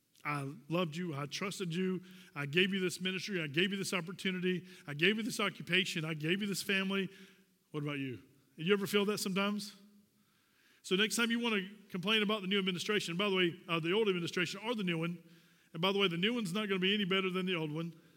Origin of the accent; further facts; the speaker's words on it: the Carolinas, United States; People, I'm for Clemson, I'm from Carolina, and never went to that school, university.